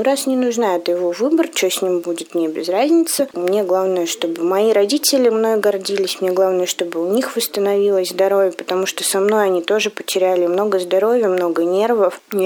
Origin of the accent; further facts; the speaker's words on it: Ufa, Bashkortostan, Russia; Я сама из Уфы.